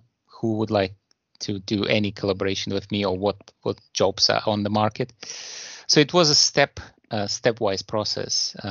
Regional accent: Russia; I'm born and raised in Russia, and I did my master in St. Petersburg University, which is the second largest university in Russia.

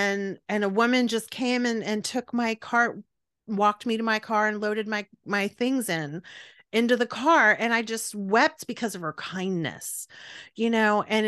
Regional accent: Texas, United States; we're both Latinas from South Texas that grew up, you know, and we're here in the Austin area now.

